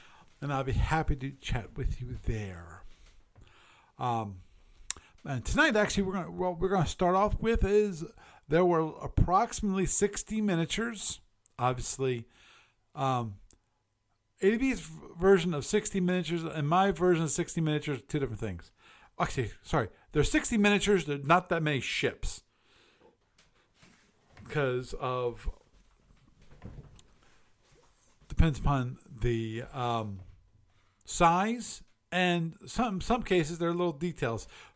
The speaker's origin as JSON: {"language": "English", "country": "United States", "said": "And I'm an American, so."}